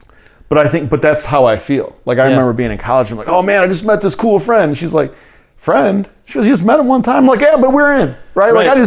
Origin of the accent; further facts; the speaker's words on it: Ypsilanti, Michigan, United States; I grew up in Ipsy, but I went to school in Ann Arbor for elementary school. I went to school in Westland for high school, right?